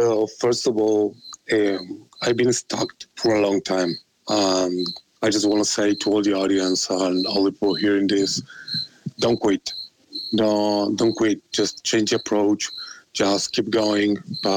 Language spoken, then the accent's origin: English; Argentina; I'm from Argentina